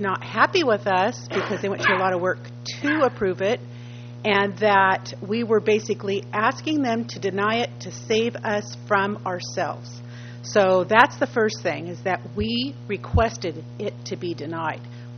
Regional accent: North Morro Bay, California, United States; I'm from North Morro Bay, and I just want to make sure that everybody that's watching or that's here is aware

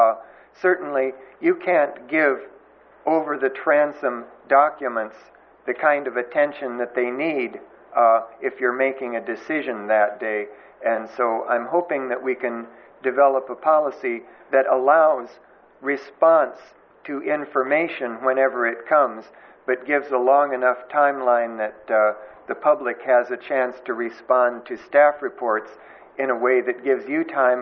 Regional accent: Atascadero, California, United States; not from Los Osos. I'm from Atascadero.

